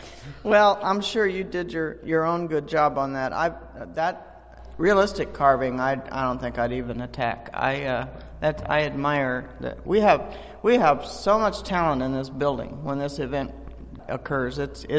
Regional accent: Iowa, United States; I'm from Iowa

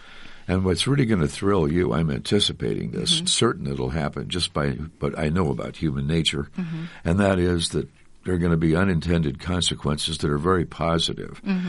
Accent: Story City, Iowa, United States; I'm from Story City.

